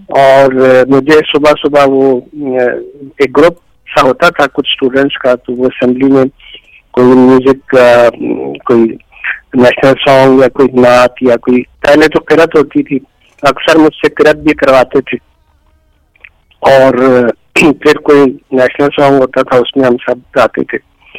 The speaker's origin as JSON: {"language": "Urdu", "town": "Karachi", "region": "Sindh", "country": "Pakistan", "tie": "born or raised there", "said": "میں کراچی میں ہوں اور کراچی میں ہی میں پیدا ہوا تھا, ساری عمر کراچی میں ہی رہا ہوں."}